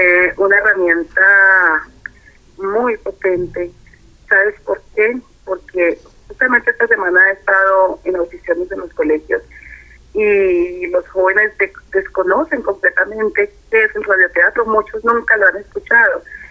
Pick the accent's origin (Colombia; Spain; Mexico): Colombia; Candelaria, Valle del Cauca; venimos del proyecto en comunidad, como yo, que vengo de Candelaria, otros de otros municipios